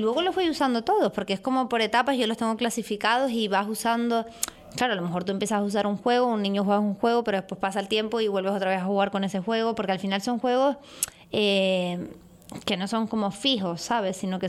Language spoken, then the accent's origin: Spanish; Canary Islands, Spain; voy a apostar por Canarias, ¿no? Por mi tierra.